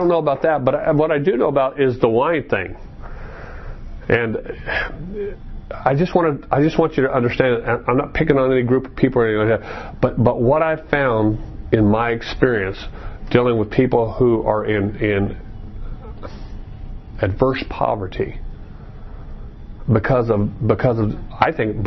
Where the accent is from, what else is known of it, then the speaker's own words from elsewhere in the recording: Maricopa, Arizona, United States; I remember when we were growing up outside of Maricopa, Arizona, as kids